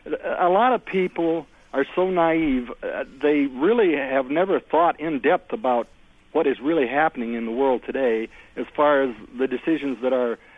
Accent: Bloomington, United States; Yeah, good morning. I'm actually from Bloomington.

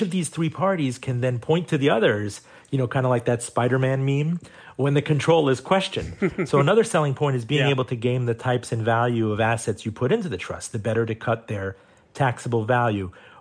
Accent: Miami, Florida, United States; Well, being a child of Miami, I prefer to launder my money in my hometown.

